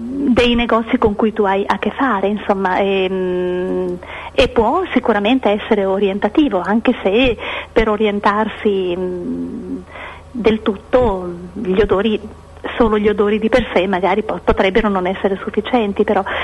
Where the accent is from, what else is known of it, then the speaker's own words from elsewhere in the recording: Pordenone, Friuli-Venezia Giulia, Italy; quando ero bambina e abitavo ancora dalle mie parti a Pordenone, in provincia di Pordenone, in aperta campagna